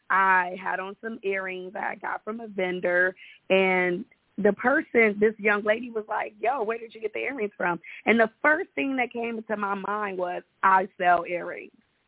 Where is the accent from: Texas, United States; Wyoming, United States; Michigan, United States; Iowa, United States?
Iowa, United States; also born or lived in Florida; now in Atlanta, United States; I was born in Iowa and I was raised over. Prior to me moving to Atlanta, I was in Florida for 20 years before moving here.